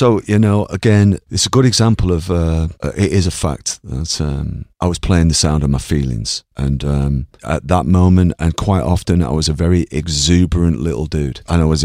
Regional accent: Ireland

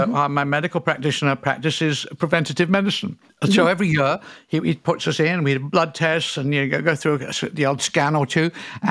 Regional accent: United Kingdom; now in California, United States; Well, I am British in passport

